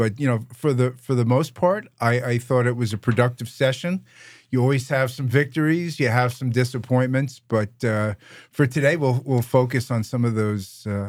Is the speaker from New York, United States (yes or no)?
yes; Long Island, New York, United States; I grew up on Long Island. It's, you know, I've been here all my life